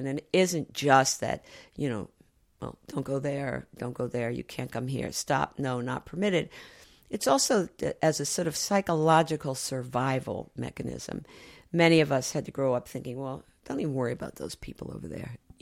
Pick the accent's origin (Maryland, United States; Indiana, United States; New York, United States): Maryland, United States; Baltimore; There weren't guns in neighborhoods when I was a girl growing up in Baltimore.